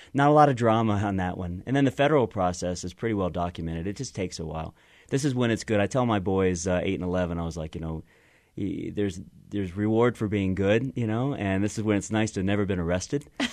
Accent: Kentucky, United States; I'm from Kentucky since the mid-1700s, and on the farm in Kentucky

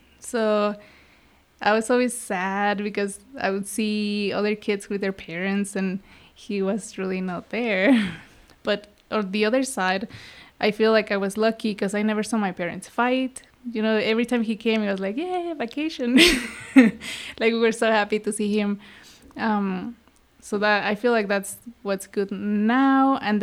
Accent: Guanajuato, Mexico; She was a nurse in Mexico, but my dad, he came to the U.S. when I was born.

